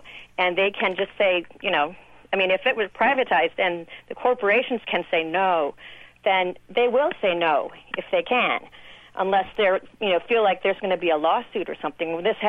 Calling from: Iowa, United States; also born or lived in Oregon; I'm calling from Iowa now, but I previously lived in Oregon for many years

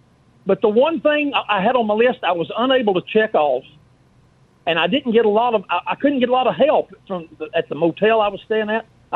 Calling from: Alabama, United States; I'm calling from Clay County, Alabama. I'm 54 years old

